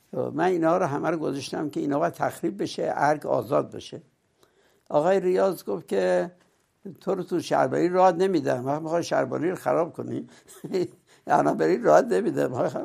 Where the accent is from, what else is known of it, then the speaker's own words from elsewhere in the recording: Iran; گفتم من ایرانیم